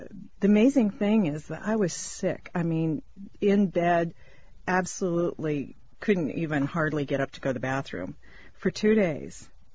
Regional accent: Seattle, Washington, United States; I'm from Seattle.

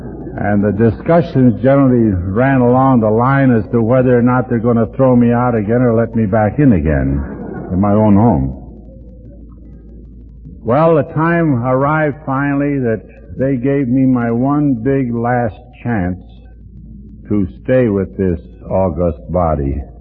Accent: Ohio, United States; I was raised in Midwestern AA. I was raised in Ohio.

